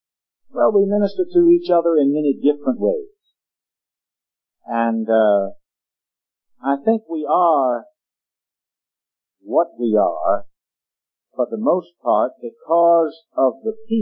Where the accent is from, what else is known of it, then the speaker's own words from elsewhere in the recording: Richmond, Virginia, United States; Saturday night, I'll drive 3.5 hours to Richmond, my hometown, and minister there on the Lord's Day